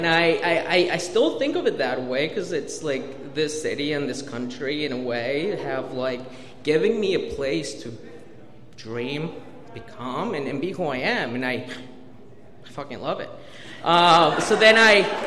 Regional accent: Mexico; now in Baltimore, United States; I am an immigrant from Mexico. I'm a DACA recipient.

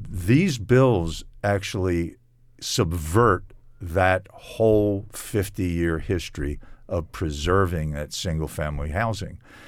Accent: Baltimore, Maryland, United States; and I grew up in Baltimore City. I'm a native Baltimorean. In my neighborhood in Northeast Baltimore, the neighborhood was 95% white.

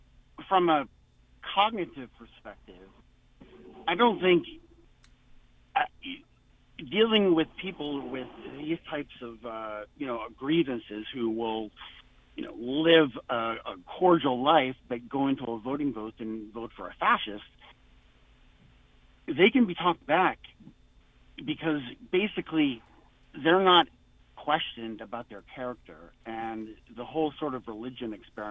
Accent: Pennsylvania, United States; 60% of those people that I grew up with in Beaver County, Pennsylvania, voted for Trump.

